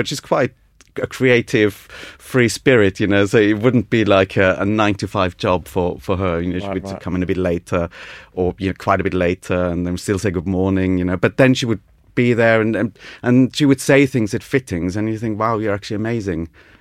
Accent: United Kingdom; I'm a British student, so I obviously know what I'm doing. So this is a very new thing for them. Everyone else was Italian.

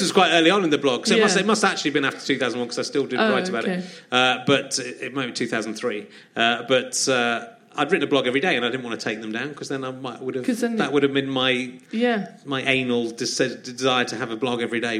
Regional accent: South West England, United Kingdom; Because I'm from the West Country.

